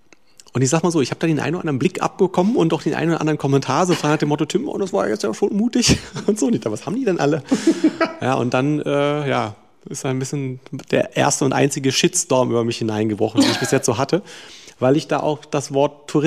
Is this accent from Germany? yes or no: yes; Berlin, Germany; das Berlin, in dem ich aufgewachsen bin, das ist Potsdam sehr viel näher und ähnlicher, sage ich jetzt mal, als jetzt so das Berlin, das jetzt so Auswärtige mit Berlin verbinden.